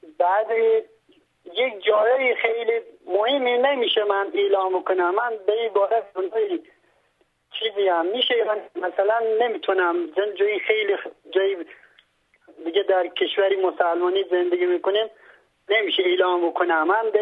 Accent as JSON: {"language": "Persian", "country": "Afghanistan", "lives_now": "Iran", "said": "مخاطب من خود افغانی هستم، از ایران زنگ زنم،"}